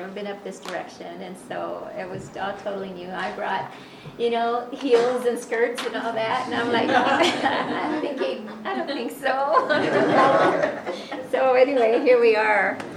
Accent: Texas, United States; born there; I was born in Texas, and grew up born into a very large family of 12

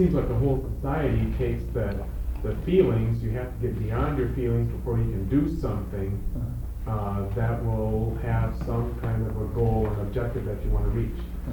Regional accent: Minnesota, United States; And I'm from Minnesota, there's wolves there.

